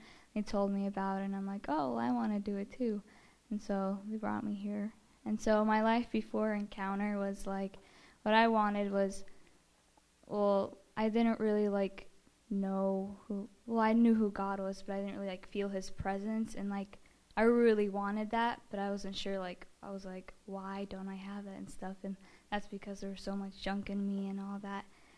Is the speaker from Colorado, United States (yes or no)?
yes; Colorado, United States; What do I say again? Oh, okay. I'm from Colorado.